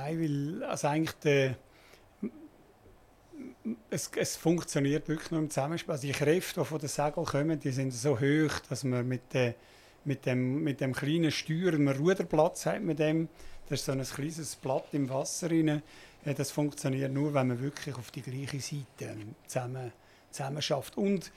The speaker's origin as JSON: {"language": "German", "country": "Switzerland", "said": "als Schweizer"}